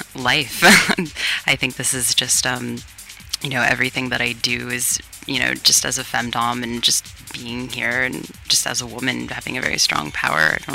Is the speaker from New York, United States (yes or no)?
yes; New York, United States; now in Los Angeles, United States; I'm originally from the East Coast. I've been in Los Angeles for about the last 3 years.